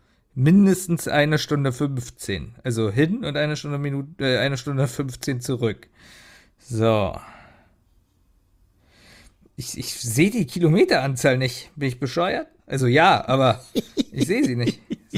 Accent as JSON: {"language": "German", "region": "Berlin", "country": "Germany", "said": "Es tut schon weh, dass ich mich als Berliner sehen muss."}